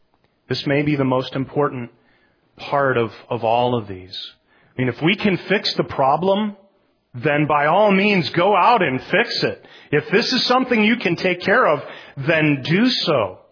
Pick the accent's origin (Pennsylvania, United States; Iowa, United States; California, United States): Iowa, United States; I'm from Iowa originally, and the first time I was in New York City was back in 1990.